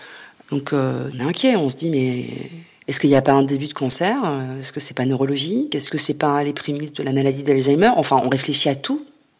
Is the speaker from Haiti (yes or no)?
no; Gournay-sur-Marne, Île-de-France, France; j'ai 44 ans, j'ai grandi à Gournay-sur-Marne, dans une résidence pavillonnaire, avec mes deux frères. On était une famille issue de la classe moyenne